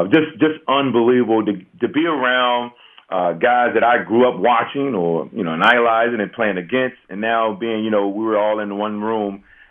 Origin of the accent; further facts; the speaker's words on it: Gibsonville, North Carolina, United States; starting back to when I grew up in Gibsonville, North Carolina, to my time in Hargrave Military Academy, to NC State, to the St. Louis Rams